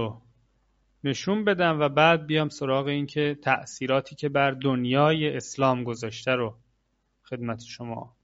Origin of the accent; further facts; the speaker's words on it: Iran; من ایرانیم، صرف ایرانیت که من در ایران دنیا اومدم میشه یک ارزش